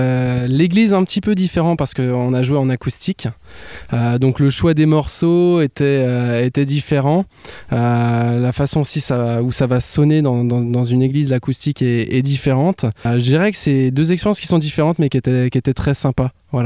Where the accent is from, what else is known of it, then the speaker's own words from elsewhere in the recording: Dijon, Bourgogne-Franche-Comté, France; On est originaire de Dijon. Et c'est là-bas qu'on s'est retrouvés.